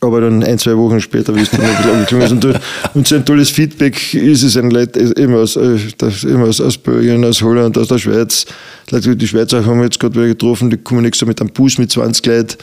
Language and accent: German; Carinthia, Austria; wie viele hunderte Nächtigungen bei uns in Kärnten, die extra herfahren